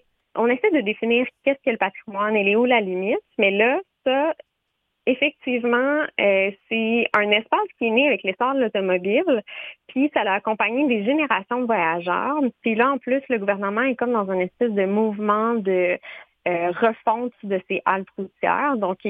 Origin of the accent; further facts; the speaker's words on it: Quebec, Canada; Dans mon coin, donc moi je viens de la Naudière